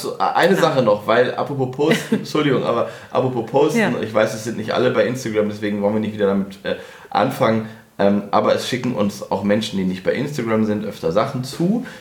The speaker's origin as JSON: {"language": "German", "region": "Northwest Germany", "country": "Germany", "said": "das hätte ich natürlich nie gedacht als Kind früher, weil ich komme ja aus dem Nordwesten."}